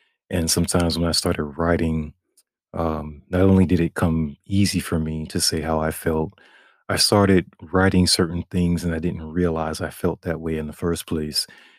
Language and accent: English; Florida, United States; And growing up in Florida, it's very flat. There's no mountains. It never snows.